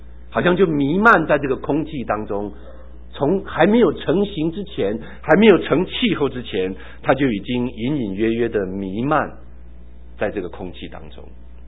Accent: China; 有点像我们中国人所说的人上有人怎么样，天外有天。

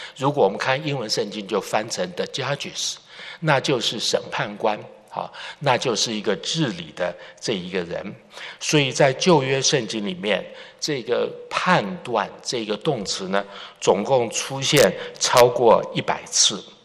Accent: Taiwan; 我记得小的时候我们在台湾长大，那时候买的米呢常常并不是非常的干净

